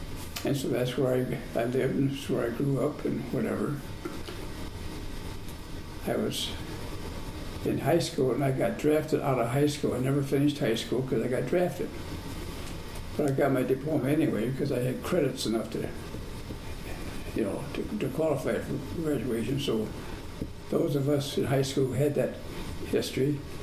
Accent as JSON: {"language": "English", "town": "Baraboo", "region": "Wisconsin", "country": "United States", "tie": "born there", "said": "You know, I was born in Baraboo."}